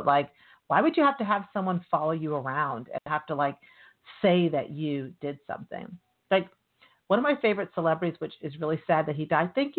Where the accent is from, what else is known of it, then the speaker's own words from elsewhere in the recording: Atlanta, Georgia, United States; So I'm from Atlanta, guys, and trust me, I would be eating my bologna sandwich in Atlanta.